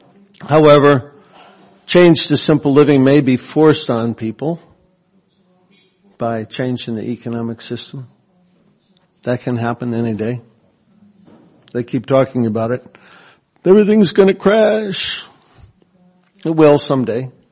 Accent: Dearborn, Michigan, United States; I grew up in Detroit, Michigan, or Dearborn, Michigan, which is the hometown of Henry Ford, the car capital of America, or used to be.

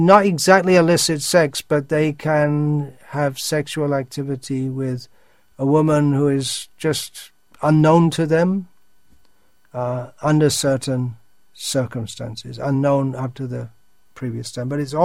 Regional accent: England, United Kingdom; born or raised there

